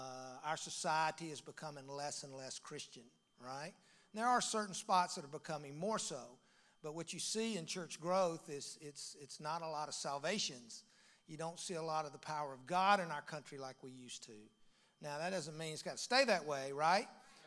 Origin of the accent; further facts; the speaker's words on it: Mississippi, United States; now in Texas, United States; I said, well, my mama was born there, but I grew up in Mississippi.